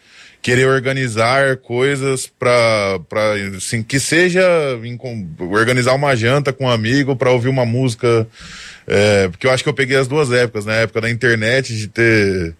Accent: Andradina, São Paulo, Brazil; born there; now in Londrina, Brazil; eu sou nascido em Andradina, interior de São Paulo. Eu mudei para cá há 3 anos por conta do Tropicadelia.

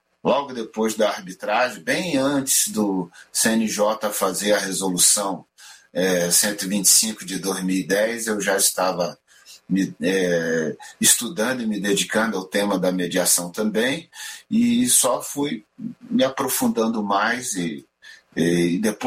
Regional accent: Brasília, Federal District, Brazil; born or raised there; also born or lived in Rio de Janeiro

